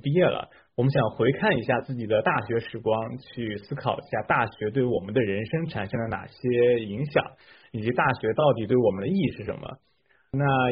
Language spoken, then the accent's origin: Chinese; Qingdao, Shandong, China; now in Seattle, United States; 我在大学之前我是在山东青岛长大，并且在山东青岛念书。后来我大二大二跟抓哥一起在 Penn State 读本科，大四的时候我转学去了 UMich 密歇根大学。